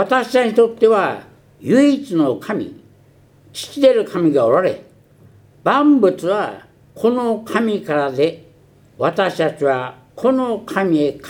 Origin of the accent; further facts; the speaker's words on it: China; now in Japan; 私は出生地は中国なんです。中国で生まれた人間として考えますと、そこで生まれ育って